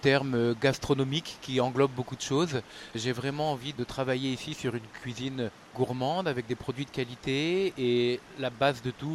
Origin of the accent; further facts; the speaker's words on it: Nouvelle-Aquitaine, France; On a remarqué que l'immobilier était un petit peu plus abordable dans notre petit coin de Charente. Et on est revenu, on a eu notre premier enfant et on est revenu dans ma région natale.